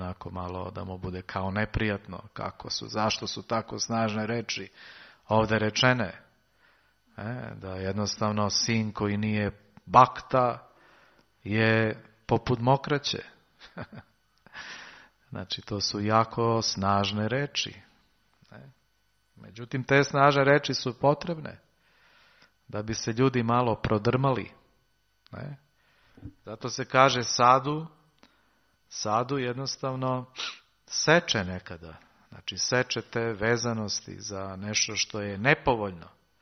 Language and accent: Serbian; Serbia; Tamo kod nas u Srbiji ima Kosovo.